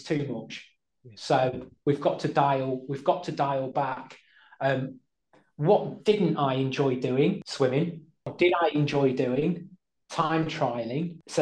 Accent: East Midlands, United Kingdom; But I'm from Lincolnshire. We do fens and we do open windy time trials So it's second nature.

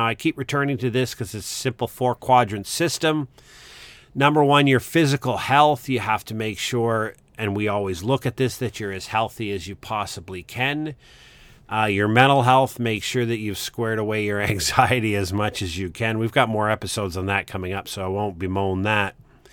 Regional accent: Nova Scotia, Canada; I'm a blue noser. I grew up in Nova Scotia, spent the vast majority of my early years there before I joined the Army and went to chase the world.

